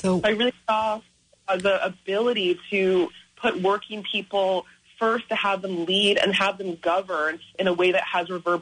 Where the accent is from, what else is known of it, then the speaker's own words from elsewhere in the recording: New Rochelle, New York, United States; So I was born and raised in New York State, in New Rochelle, actually, not too far from the studio. My parents settled in New York in the 70s from Nigeria